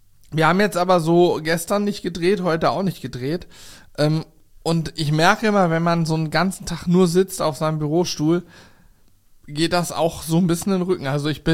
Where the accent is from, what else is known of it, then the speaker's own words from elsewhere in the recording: Hanover, Lower Saxony, Germany; Und das als Hannoveraner.